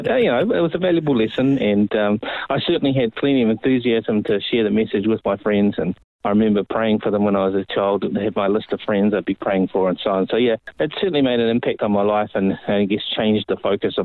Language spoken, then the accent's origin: English; Australia; also born or lived in Lower Hutt, New Zealand; I was born in New Zealand, in the North Island, just out of Wellington, a place called Lower Hutt. Mm-hmm. And for the first about a year and a half, I lived in New Zealand before we moved to Australia. My parents did in the early 70s.